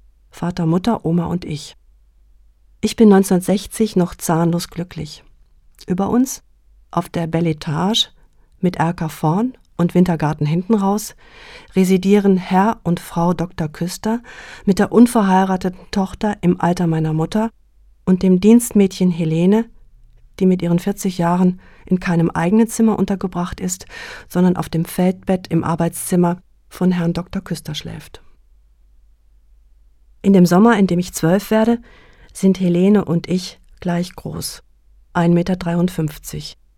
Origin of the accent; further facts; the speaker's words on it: Schwelm, North Rhine-Westphalia, Germany; born there; Geboren bin ich in Schwelm, in einer kleinen Stadt am Rand des Ruhrgebiets.